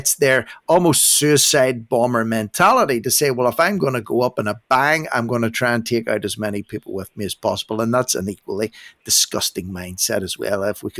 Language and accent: English; Northern Ireland, United Kingdom; That was Richard Nichols, and … from Northern Ireland, and you've been listening to Locked and Loaded on TNT Radio Live.